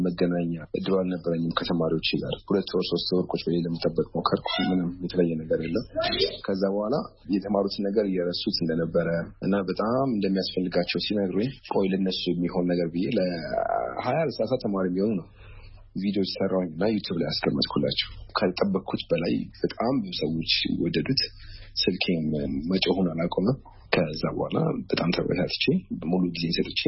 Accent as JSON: {"language": "Amharic", "region": "Addis Ababa", "country": "Ethiopia", "tie": "born or raised there", "said": "እና አሁንም ተወልጄ ያደግኩትኝ አዲስ አበባ ነው። ያደግኩትኝ ወደ ጨርቆስ አካባቢ።"}